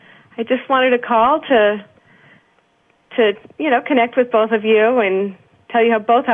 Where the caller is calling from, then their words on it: Boston, Massachusetts, United States; I'm calling from Boston. Calling from Massachusetts.